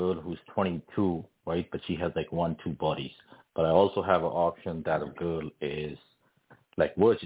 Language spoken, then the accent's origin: English; Pakistan; now in Canada; So I'm from Pakistan. I moved to Canada 10 years ago.